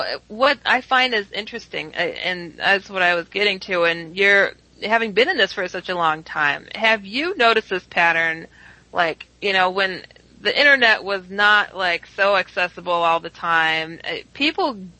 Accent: Wisconsin, United States; I've seen a lot of UFO groups in my home state alone of Wisconsin just fall apart more recently

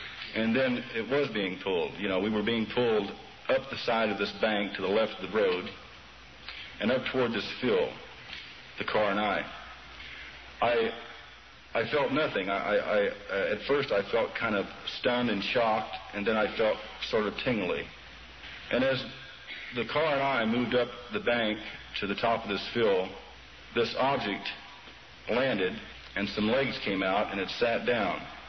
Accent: Missouri, United States; born there; also born or lived in Japan / Germany / France / Hawaii

